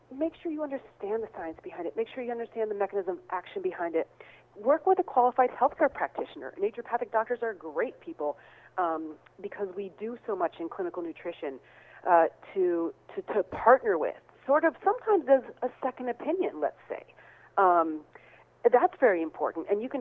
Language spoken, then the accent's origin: English; Midwest, United States; I mean, I have to tell you, I grew up in the Midwest, and I didn't know any better.